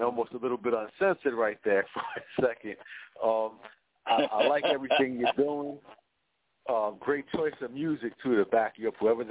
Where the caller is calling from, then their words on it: New Jersey, United States; I'm calling from South Jersey.